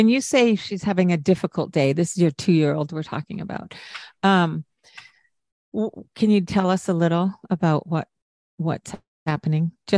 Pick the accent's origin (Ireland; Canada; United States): Canada; I'm a Canadian. We say Z.